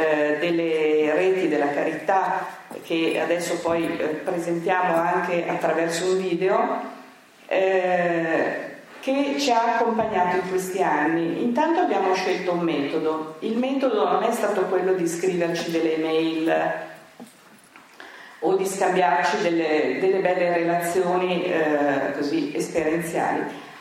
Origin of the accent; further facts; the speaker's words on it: Milan, Lombardy, Italy; dell'Associazione Amici Case della Carità, non sono bolognese, vengo da Milano.